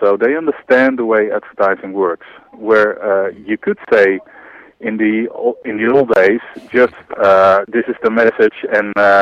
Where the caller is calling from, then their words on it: France; And I'm calling you from France.